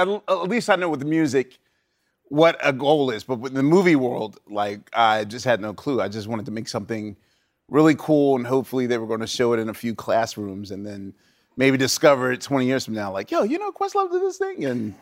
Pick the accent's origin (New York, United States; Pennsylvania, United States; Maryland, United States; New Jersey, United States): Pennsylvania, United States; Philadelphia; even though, like, we're both from West Philly, like, it was just casual